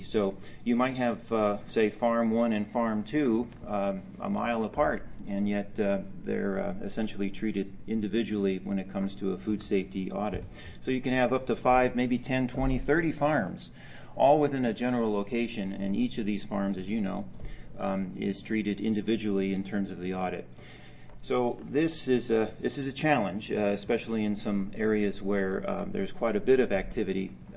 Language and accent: English; Arizona, United States; I'm from Arizona